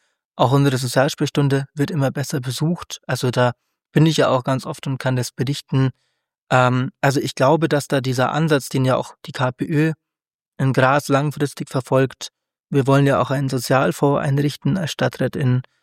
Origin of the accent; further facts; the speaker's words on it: Regensburg, Bavaria, Germany; ich komme ja aus dem Regensburger Norden.